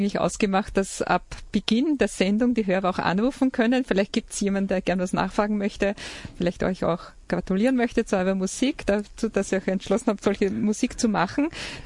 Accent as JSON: {"language": "German", "region": "Lower Austria", "country": "Austria", "said": "Ich bin zwar Niederösterreicherin, aber ich komme aus dem Norden, so haut mein Dialekt nicht immer hin."}